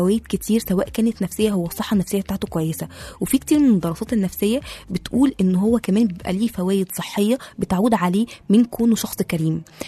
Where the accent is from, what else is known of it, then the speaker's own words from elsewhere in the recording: Egypt; يعني احنا كمصريين مع بعض لا البني ادم الكريم ده احنا بنشيله فوق راسنا